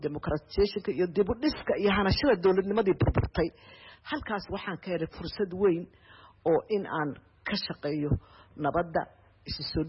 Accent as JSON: {"language": "Somali", "town": "Mogadishu", "region": "Banaadir", "country": "Somalia", "tie": "born or raised there", "also_born_or_lived": "Bosaso", "said": "waxaan ku dhashay degmada Boosaaso oo ina hadeer joogno"}